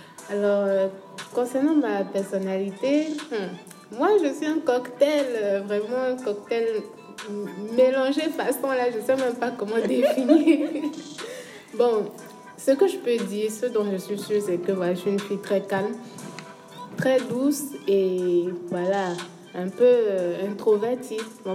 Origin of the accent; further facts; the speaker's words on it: Benin; moved away as an adult; now in Senegal; mon vrai prénom c'est … Je suis béninoise également et je suis au Sénégal depuis 4 ans.